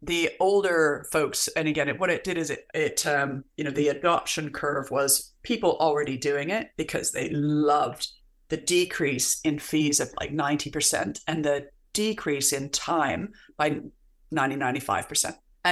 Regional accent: Canada; I had been living in the US, although I'm Canadian

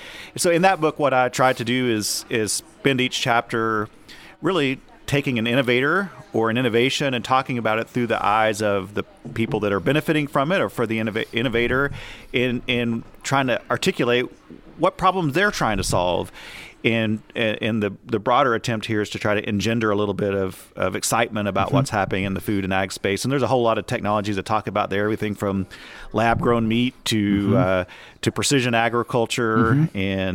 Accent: Texas, United States; also born or lived in Oklahoma; I grew up in the Texas Panhandle and spent the last 13 years in Oklahoma. So this is a change.

